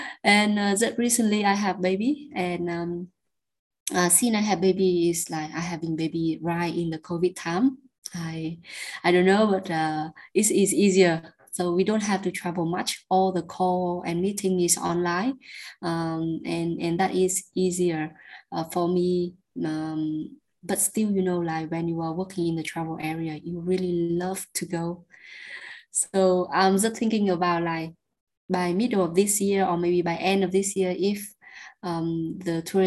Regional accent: Hanoi, Vietnam; because I'm from Hanoi. So if I travel to Northern Vietnam, that means like people still thinking like, oh, that girl from the city.

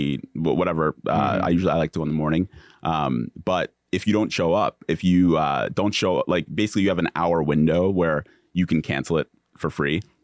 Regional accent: New Rochelle, New York, United States; And so I had a growing up in New Rochelle is like, and Mount just Westchester County.

